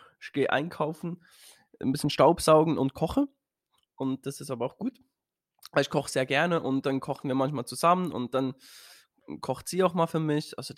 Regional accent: Switzerland; Bei uns in der Schweiz, so ab 14 kannst du so, weißt du, diese Mofas, Moped nennt man das, ne? In der Schweiz sagen wir Döffli.

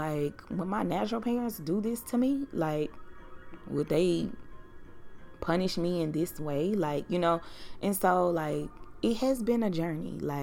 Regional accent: Baton Rouge, Louisiana, United States; also born or lived in New Orleans; now in Houston, United States; before I was in Houston, I lived in New Orleans. And when I moved there, I'm originally from Baton Rouge.

